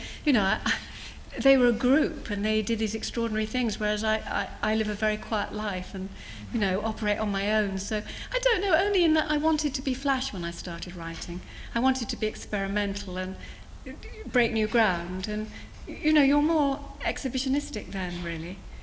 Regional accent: Poole, South West England, United Kingdom; born there; I was born in Bournemouth on the coast, in Poole, actually.

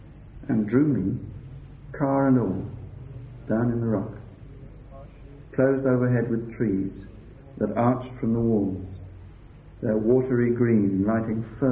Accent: Birmingham, West Midlands, United Kingdom; now in Staffordshire, United Kingdom; because I was raised in Birmingham and wrote about 20 years ago a lot of stuff about urban landscape.

